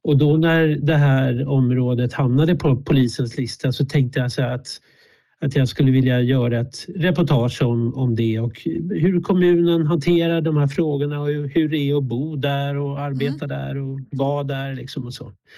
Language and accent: Swedish; Bollmora, Stockholm County, Sweden; jag är uppvuxen i Bollmora centrum och vi bodde inte på granningsringen, men vi bodde på Sikvägen, sen bodde vi i Krusboda.